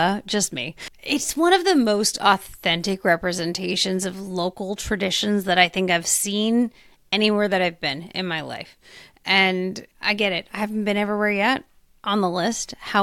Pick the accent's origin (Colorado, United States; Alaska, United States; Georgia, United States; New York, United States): New York, United States; I'm a New Yorker and I can read BS a mile away.